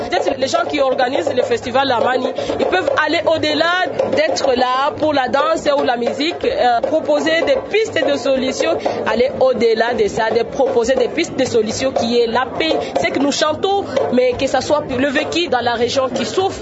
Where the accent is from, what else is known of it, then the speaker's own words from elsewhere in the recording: DR Congo; en tant que Congolaise ou Congolais